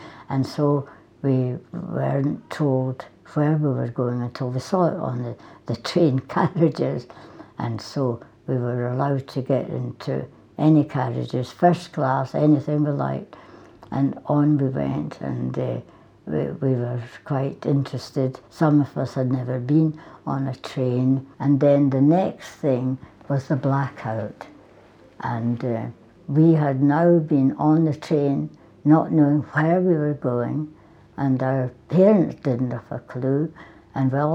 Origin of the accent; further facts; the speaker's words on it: Edinburgh, Scotland, United Kingdom; now in Highlands, United Kingdom; I was born and brought up in Edinburgh, but now I'm happy to have made my home in the Highlands.